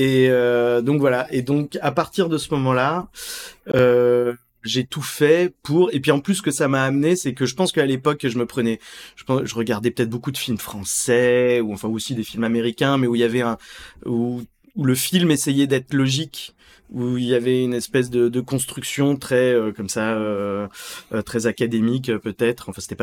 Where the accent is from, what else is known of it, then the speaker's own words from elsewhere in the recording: Strasbourg, Grand Est, France; moi je suis français, je viens de Strasbourg, donc c'est un peu la campagne, comme ça, c'est pas Paris, voilà, et pas du tout d'une famille d'artistes